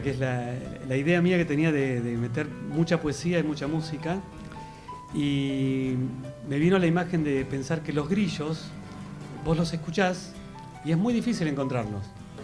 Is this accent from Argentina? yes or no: yes; Pehuajó, Buenos Aires Province, Argentina; Los chimangos tienen mucho que ver con mi pueblo. El chimango es un ave rapaz, un ave de mucho vuelo. Cuando nosotros éramos chicos en el club de Pehuajó, que era el club de planeadores...